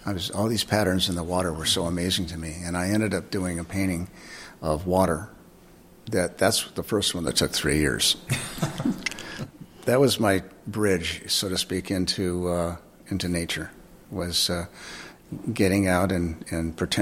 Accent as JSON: {"language": "English", "region": "Illinois", "country": "United States", "tie": "born or raised there", "said": "I was in a community north of Chicago. So I had ravines and shoreline."}